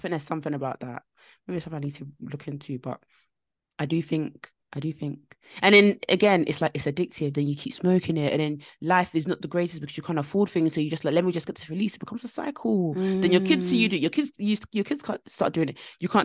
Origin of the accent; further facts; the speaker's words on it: London, United Kingdom; Because I grew up in East London, it was very, very rough, but it wasn't like, because like when people hear that I grew up in Plaster, they say, huh, they shout.